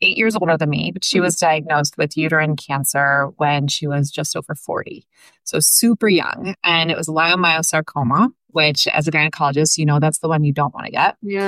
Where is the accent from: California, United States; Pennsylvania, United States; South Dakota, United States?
Pennsylvania, United States; Pittsburgh; now in Cleveland, United States; I'm from Pittsburgh, but I had done my training in Cleveland.